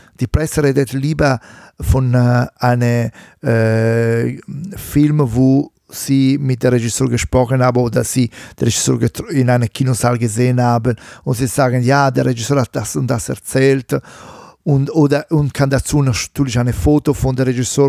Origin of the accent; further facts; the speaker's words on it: Italy; accent: Italian; German is a second language; Auch mit meiner schlechten italienischen Akzent, das ist egal.